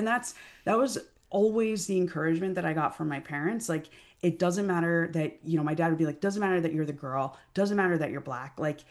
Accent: United States; At the end of the day, like I am American. You know, my family has been here for multiple generations

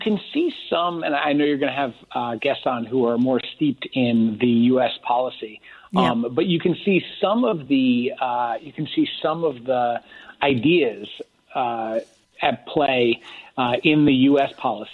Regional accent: United States; What's been so fascinating here as an American abroad is just to see the kind of philosophical approaches

